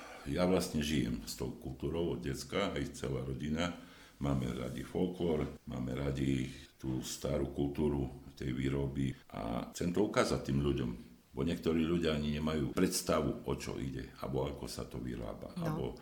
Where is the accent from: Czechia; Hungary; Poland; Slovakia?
Poland; U nás v Poľsku a u nás napríklad, hej, že podobné také kultúra stravovania.